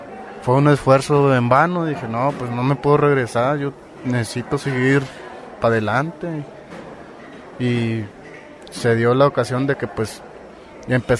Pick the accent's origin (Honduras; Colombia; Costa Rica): Honduras; moved away as an adult; yo cuando salí de allá de Honduras, mi idea era superar a mi mamá, ayudarle